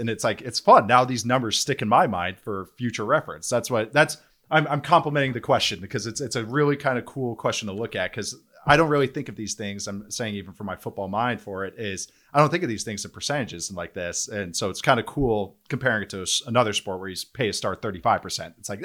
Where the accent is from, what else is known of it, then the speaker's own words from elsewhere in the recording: Minneapolis, Minnesota, United States; I grew up in the Kingdom and the Metrodome. So indoor football was very normal to me.